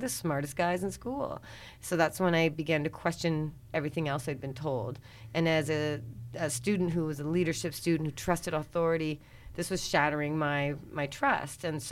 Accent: Kamloops, British Columbia, Canada; I was going to move to Vancouver from my hometown, Kamloops, and come here and either be a broadcast journalism student or go to flight attendant school.

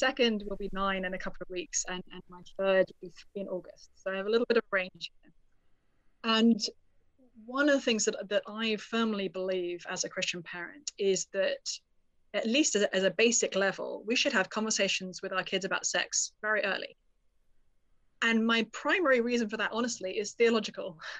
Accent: United Kingdom; I grew up in the UK, as folks may be able to discern from my accent.

